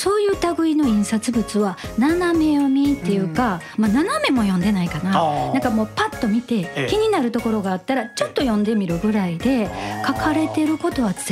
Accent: Kansai, Japan; 一般関西人なのでちょっとボケました。

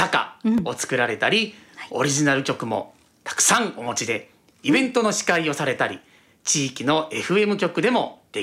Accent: Osaka, Japan; この生まれ育った大阪の魅力を、

